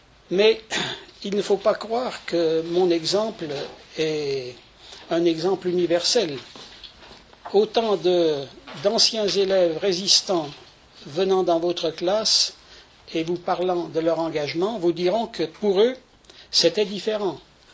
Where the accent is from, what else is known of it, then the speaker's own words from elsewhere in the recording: Saint-Trivier-de-Courtes, Auvergne-Rhône-Alpes, France; Je suis originaire du nord de la Bresse, du canton de Saint-Trivier-de-Courte